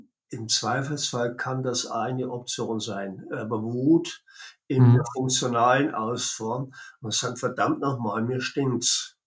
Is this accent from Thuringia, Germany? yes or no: no; Baden-Württemberg, Germany; Und ich als Schwabe sage